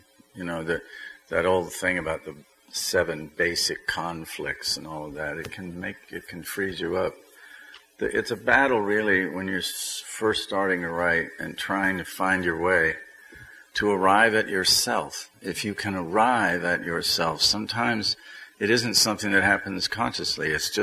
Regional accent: the South, United States; And we're from the South, so our IQ goes down 10 points with anybody we're talking to from New England.

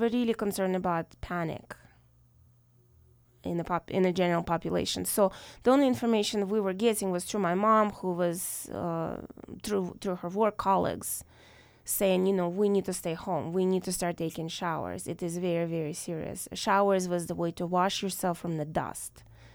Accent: Minsk, Belarus; I was born and raised in Minsk, which is the capital of the country. It's a 2 million people city. Again, capital of Belarus. And I spent my entire life in a little apartment in Minsk.

